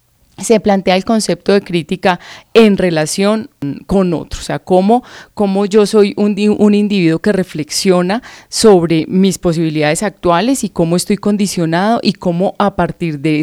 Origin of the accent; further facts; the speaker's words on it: Manizales, Caldas, Colombia; yo estudié en Manizales, yo soy de Manizales